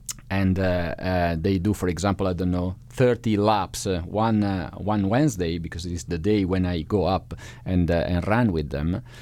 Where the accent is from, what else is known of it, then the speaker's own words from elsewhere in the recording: Italy; moved away; since I'm originally from Italy